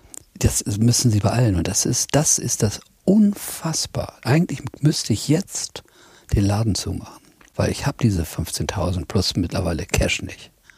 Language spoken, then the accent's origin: German; Lüneburg, Lower Saxony, Germany; Also Peter und ich, wir kommen aus Lüneburg.